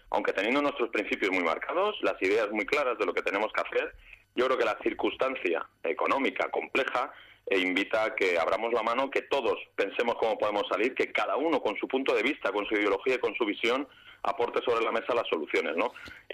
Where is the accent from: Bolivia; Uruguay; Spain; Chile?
Spain; Alcalá de Henares, Community of Madrid; Soy hijo de Alcalá de Henares, he estado un montón de años viviendo fuera también.